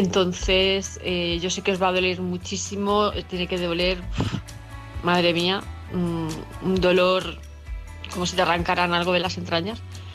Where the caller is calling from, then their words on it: Palma, Balearic Islands, Spain; de Palma de Mallorca